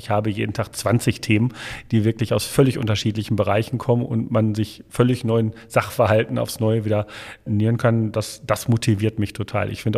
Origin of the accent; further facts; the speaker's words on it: Menden, North Rhine-Westphalia, Germany; Also aufgewachsen in Menden und das ist unzweifelhaft im Sauerland und da tatsächlich auch in noch einer kleineren Einheit im wunderbaren Dorf Schwitten.